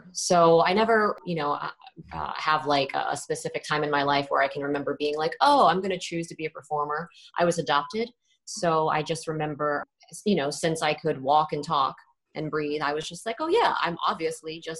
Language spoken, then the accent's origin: English; South Carolina, United States; I had a pretty bad, terrible high school experience because I grew up in South Carolina.